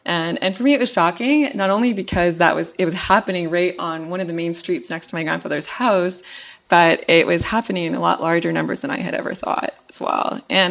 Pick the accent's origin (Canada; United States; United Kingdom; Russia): Canada; Winnipeg, Manitoba; it was also happening in my hometown and actually literally in my backyard in Winnipeg